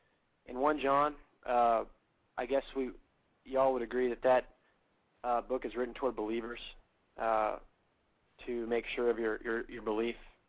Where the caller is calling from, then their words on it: Waco, Texas, United States; from Waco, Texas.